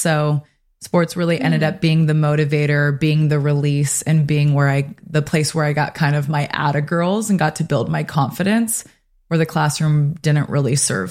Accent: Santa Ynez, California, United States; And I was born and raised in San Ynez, California, which is we're based in Santa Barbara here with the podcast, but just over the hill

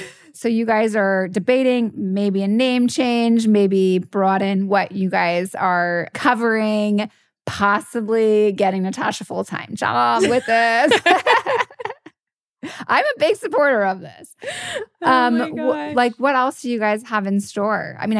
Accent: New York, United States; I'm from New York, so I find it hard to find good pizza here.

